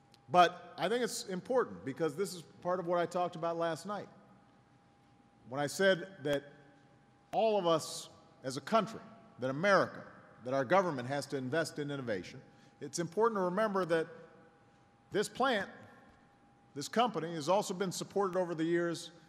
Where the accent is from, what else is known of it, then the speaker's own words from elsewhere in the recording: Illinois, United States; And I know from Illinois, you know, my home state, you know, when a town loses its major employer, it is hard to bounce back.